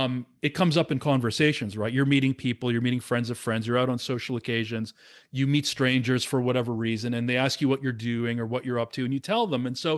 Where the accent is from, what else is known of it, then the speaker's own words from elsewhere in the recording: Toronto, Ontario, Canada; So, or maybe because I was from Toronto or something, I don't know.